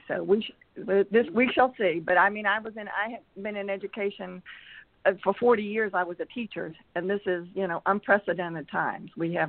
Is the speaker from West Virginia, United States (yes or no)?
yes; West Virginia, United States; I went to Marshall University, so I'm from the East Coast, if you know where that is.